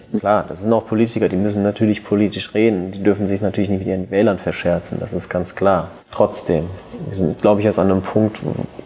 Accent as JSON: {"language": "German", "town": "Bretzenheim", "region": "Rhineland-Palatinate", "country": "Germany", "tie": "born or raised there", "said": "Ich bin in Bretzenheim aufgewachsen."}